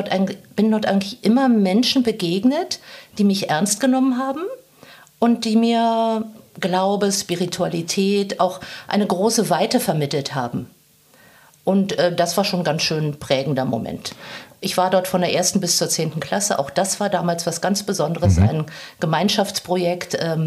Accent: Berlin, Germany; born there; Ich bin auch in Neukölln geboren.

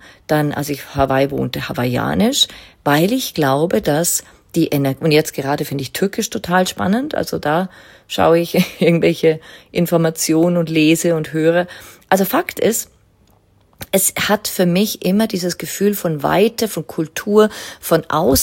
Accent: Liechtenstein; Ich bin in Liechtenstein aufgewachsen, damals ein 30.000 Menschen, Seelen, Land, sage ich jetzt mal.

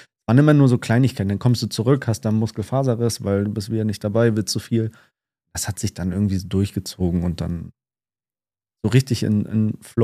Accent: Northern Germany, Germany; Ich bin halt Norddeutscher, was soll ich machen?

